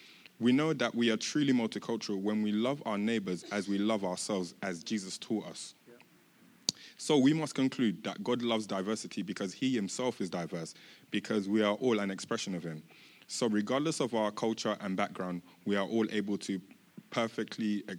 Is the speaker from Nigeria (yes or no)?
yes; Nigeria; So I'm from Nigeria.